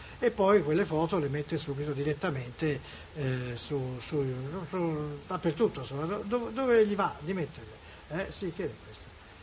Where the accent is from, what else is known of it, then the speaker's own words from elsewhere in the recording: Florence, Tuscany, Italy; visto che noi siamo vicino Firenze, ma comunque io sono fiorentino